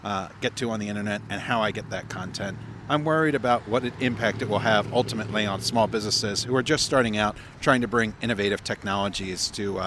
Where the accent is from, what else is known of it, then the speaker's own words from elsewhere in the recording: Cedar Rapids, Iowa, United States; from Cedar Rapids, Iowa.